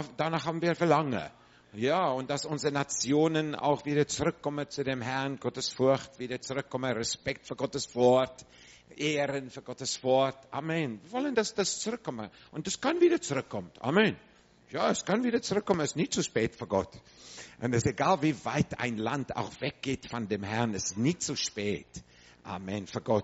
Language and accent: German; South Africa; born there; German is a second language; ich bin in Südafrika geboren. Mein Vater war dritte, vierte Generation Franzose. Und ich habe eine schottische Mutter. Meine Mutter kommt aus Schottland.